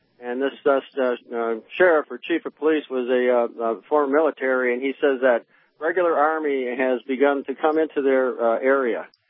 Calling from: Michigan, United States; I'm calling from Northern Michigan, Alex and James.

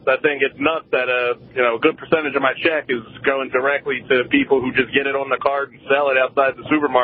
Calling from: Philadelphia, Pennsylvania, United States; I'm calling from Philadelphia.

